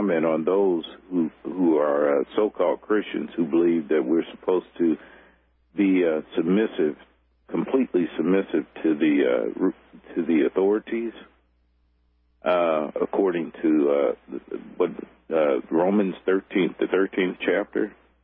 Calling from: Texas, United States; Down here in Texas.

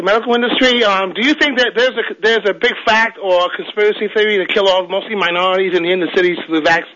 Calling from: New York City, New York, United States; Yes, I'm calling from New York, Manhattan, Harlem, New York.

